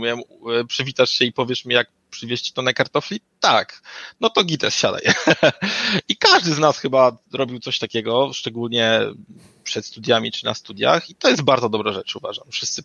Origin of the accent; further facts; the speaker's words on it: Lublin Voivodeship, Poland; ja pochodzę z Lubelszczyzny. Mamy tutaj taki bardzo ładne tereny i ogólnie to jest bardzo ładnie.